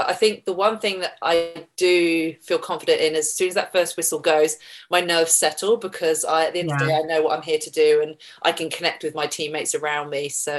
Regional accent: Bournemouth, South West England, United Kingdom; being able to spend a couple of weeks in Bournemouth, my hometown, with my mum for Christmas

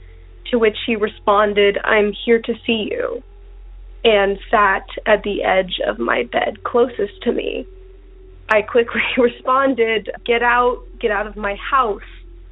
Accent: Texas, United States; I'm from Texas.

